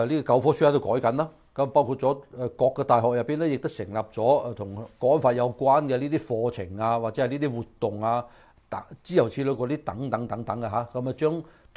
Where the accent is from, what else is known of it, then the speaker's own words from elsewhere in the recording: Hong Kong; 即係我哋香港人或者粵語講嘅意思。